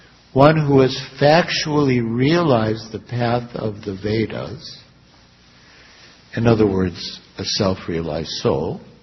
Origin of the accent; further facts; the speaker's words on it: Chicago, Illinois, United States; and I was from Chicago, get very cold in the winter.